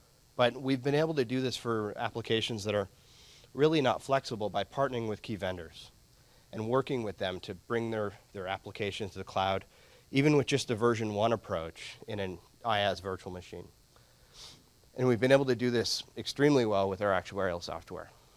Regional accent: Toronto, Ontario, Canada; including Canada, which I like to say because I'm from Toronto.

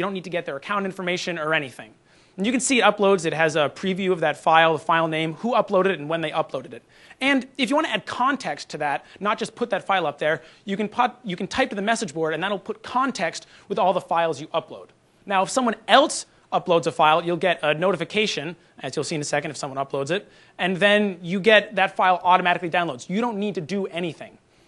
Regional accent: Boston, Massachusetts, United States; And we're from Boston, so where better to look for a healthy ecosystem of Windows 8 than right across the river to Microsoft in Cambridge?

